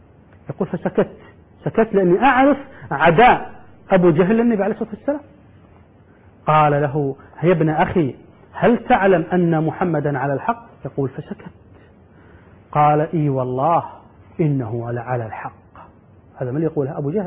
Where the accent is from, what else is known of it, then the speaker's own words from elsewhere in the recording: Kuwait; عندما ننظر عندنا في الكويت على سبيل المثال